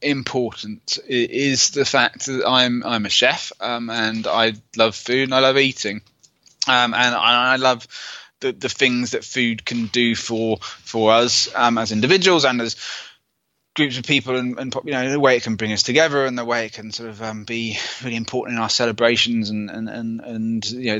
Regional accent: United Kingdom; I'm British, so it's probably roast dinner.

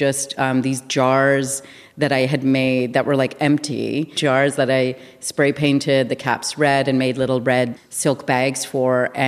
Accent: Winnipeg, Manitoba, Canada; I grew up in Winnipeg. And I went to art school there

